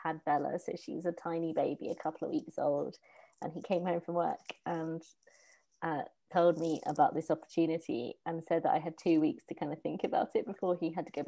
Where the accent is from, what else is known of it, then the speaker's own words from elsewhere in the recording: England, United Kingdom; moved away as an adult; now in New Jersey, United States; I'm from England originally. I moved to New Jersey 3 years ago with my husband, Johnny, and my two children, Henry and Bella, who are now 7 and 4.